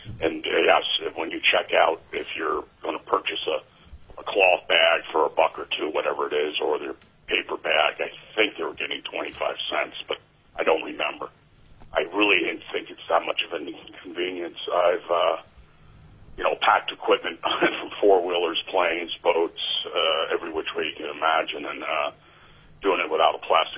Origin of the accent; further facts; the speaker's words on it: Chugiak, Alaska, United States; I'm from Chugiak, Alaska, and I'm speaking on my own behalf.